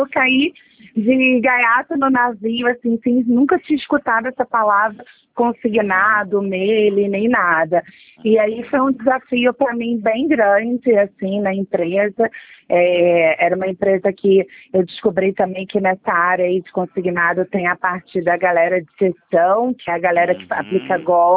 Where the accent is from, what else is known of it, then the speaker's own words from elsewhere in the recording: Rio de Janeiro, Brazil; Eu sou carioca do Rio de Janeiro mesmo.